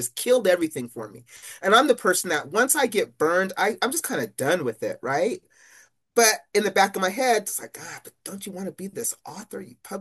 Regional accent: Salt Lake City, Utah, United States; the reason why I wrote You Sound White is I grew up in Salt Lake City, Utah.

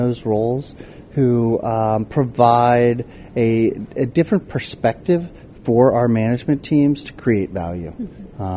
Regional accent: St. Louis, Missouri, United States; born and bred in St. Louis, Missouri.

